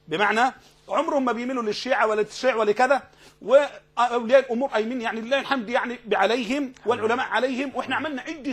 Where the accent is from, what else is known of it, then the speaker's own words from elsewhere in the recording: Syria; اشتغل حي حي عندنا في سوريا حي